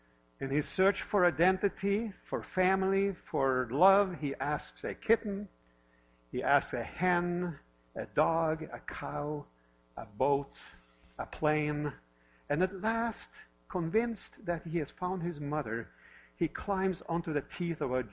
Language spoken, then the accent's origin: English; Norway; now in Park City, United States; I'm the pastor for this church. I'm originally from Norway, and I live here in Park City with my wife.